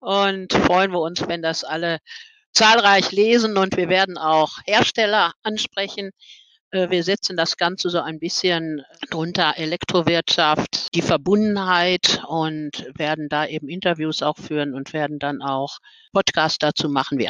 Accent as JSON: {"language": "German", "town": "Dortmund", "region": "North Rhine-Westphalia", "country": "Germany", "said": "sondern als Dortmunder."}